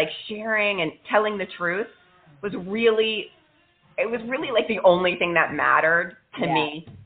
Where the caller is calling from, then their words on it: Miami, Florida, United States; I am also in Miami.